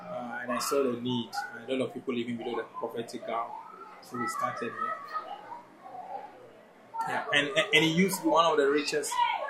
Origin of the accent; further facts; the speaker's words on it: Anyako, Volta, Ghana; No, I'm full blown ever. Like, I'm from both mother and father are from Volta.